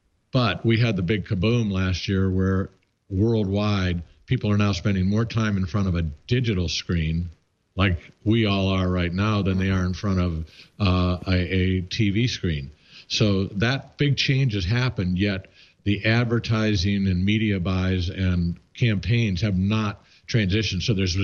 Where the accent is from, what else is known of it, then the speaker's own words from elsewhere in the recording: Midwest, United States; I'm a Midwesterner. Yeah, I went to Harvard undergrad, but I grew up in the Midwest.